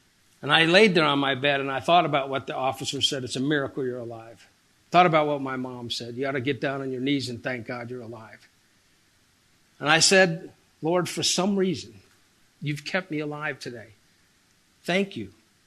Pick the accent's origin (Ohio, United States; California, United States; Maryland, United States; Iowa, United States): Maryland, United States; Baltimore; now in Colorado Springs, United States; And so I grew up in Baltimore, Maryland before we moved to Colorado Springs. I grew up Catholic, fifth grade catechism.